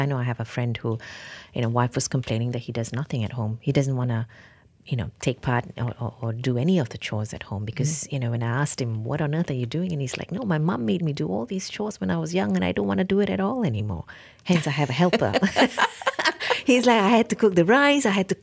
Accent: Seremban, Negeri Sembilan, Malaysia; I remember growing up in Seremban, little shops.

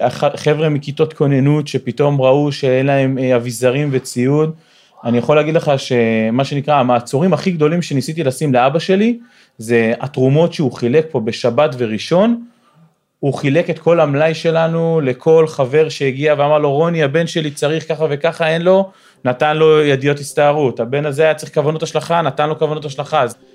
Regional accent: Sha'ar Yishuv, Northern District, Israel; now in Afula, Israel; במקור אני משאר יישוב, יישוב מפונה, אנחנו היום גרים באפולה.

